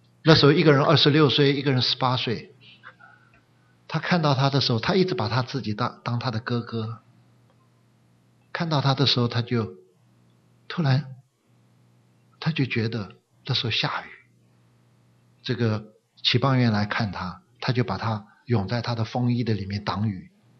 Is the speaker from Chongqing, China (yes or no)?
yes; Chongqing, China; born there; 我妈妈的时候在重庆，我自己是在重庆出生的。